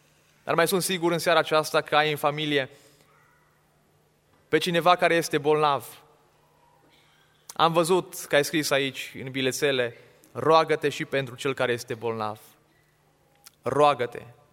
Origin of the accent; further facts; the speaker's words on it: Deva, Hunedoara County, Romania; pentru că noi suntem din Deva, dacă ați trecut pe acolo, ați văzut o cetate luminată.